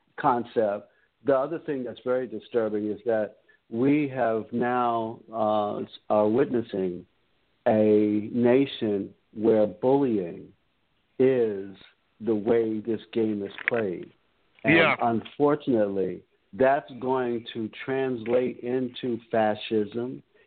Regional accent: Washington, District of Columbia, United States; one of the things I got to say about growing up in Washington, D.C., I've been through Presidents Eisenhower through now.

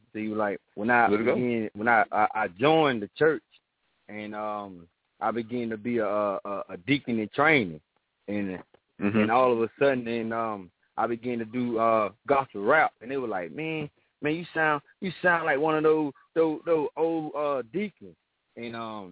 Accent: Apopka, Florida, United States; I'm from Apopka, Florida. That's like 10 minutes, 15 minutes from Orlando.

